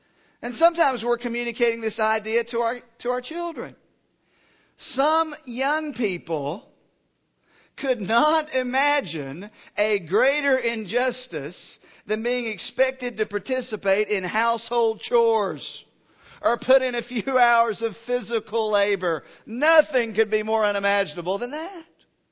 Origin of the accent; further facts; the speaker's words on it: Tennessee, United States; For me today, it's a very negative idea because I'm from Tennessee, and we lost yesterday.